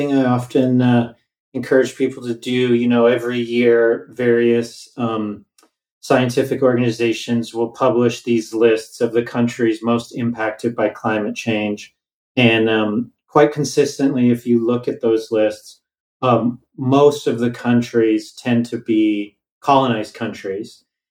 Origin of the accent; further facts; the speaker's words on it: Canada; So, you know, I'm Canadian. I live in Canada. I was born and raised here.